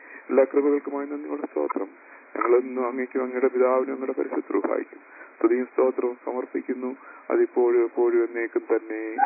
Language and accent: Malayalam; Pathanamthitta, Kerala, India; ഞാൻ പത്തനംതിട്ട സ്വദേശിയാണ് എന്ന് എന്നെ ഇൻട്രൊഡ്യൂസ് ചെയ്തു.